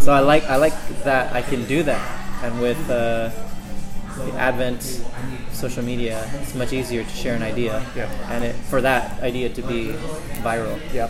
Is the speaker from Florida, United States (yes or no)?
no; San Diego, California, United States; born there; I was born in San Diego, and in the spring or the fall was like the perfect time in the morning